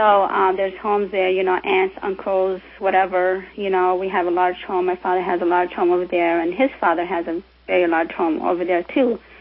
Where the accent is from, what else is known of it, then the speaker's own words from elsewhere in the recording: United States; born there; Actually, I was born in the United States